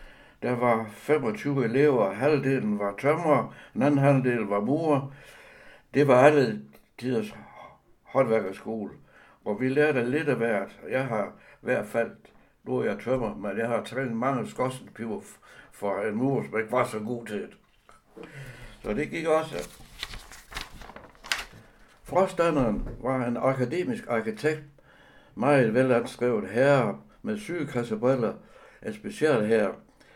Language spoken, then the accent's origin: Danish; Starup, Region of Southern Denmark, Denmark; born there; Jeg er født i Starup, Tofterup i 1938. Min far var tidligere stationsmester ved jernbanen, og min mor, hun passede en lille butik sammen med 5 børn.